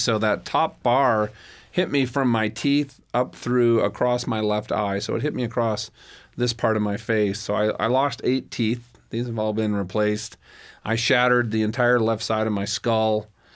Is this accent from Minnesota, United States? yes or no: yes; Minnesota, United States; I grew up in Minnesota, and we'd done a number of, trail rides